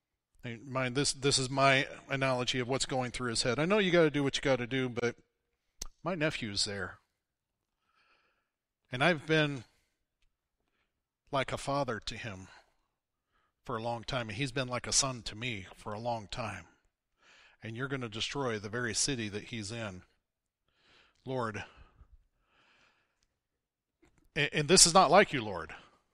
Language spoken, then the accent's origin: English; Missouri, United States; He was very respectful, but please understand I'm from Missouri, so that's what comes into mind.